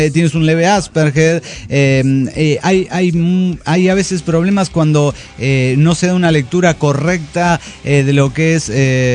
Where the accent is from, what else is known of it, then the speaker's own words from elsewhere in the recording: Huaraz, Ancash, Peru; Hola, ¿cómo están? … de Huaraz, Perú.